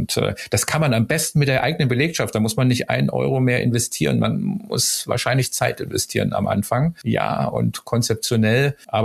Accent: Saxony, Germany; Ich bin ja aus Sachsen, sozusagen

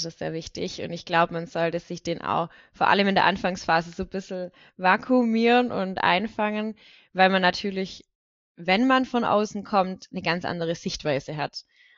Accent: Reichenbach im Täle, Baden-Württemberg, Germany; bin in Reichenbachl-Teile groß geworden und ist ein Teilort von der Gemeinde Deggingen. Es sind 1700 Einwohner.

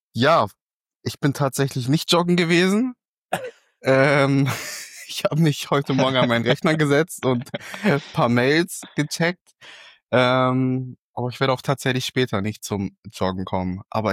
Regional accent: Hanover, Lower Saxony, Germany; Ich komme aus Hannover.

